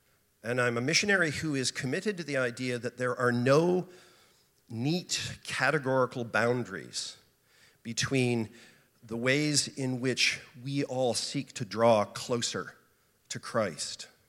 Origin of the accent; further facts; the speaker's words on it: Nova Scotia, Canada; also born or lived in British Columbia; now in Toronto, Canada; I'm originally from Nova Scotia, but I moved to BC about 25 years ago.